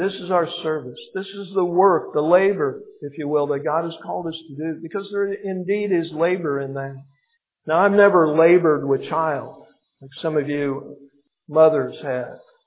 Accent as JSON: {"language": "English", "region": "Illinois", "country": "United States", "lives_now": "California, United States", "said": "we're from Illinois actually, we're from Southern Illinois, my wife and I both. When we moved to California, we moved from the Chicago area."}